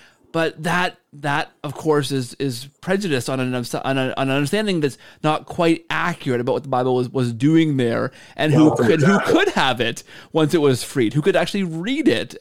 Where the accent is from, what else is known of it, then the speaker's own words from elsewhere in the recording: Canada; I'm Canadian.